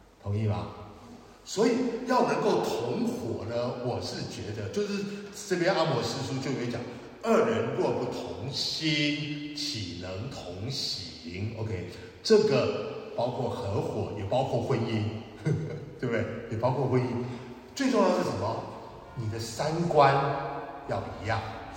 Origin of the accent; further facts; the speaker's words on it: China; 但是我们中国人总是觉得不太够人情味